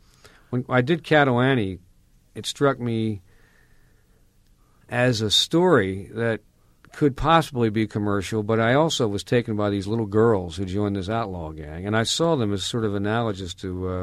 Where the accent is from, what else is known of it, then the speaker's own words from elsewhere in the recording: Baltimore, Maryland, United States; I was a kid from Baltimore who had started smoking pot and growing long hair probably a year and a half earlier.